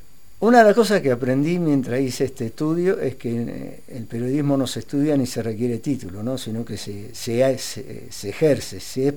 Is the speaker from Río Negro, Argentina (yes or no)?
yes; Viedma, Río Negro, Argentina; Y sí, porque Viedma, yo soy nativo de acá, Viedma es una de las ciudades más lindas del país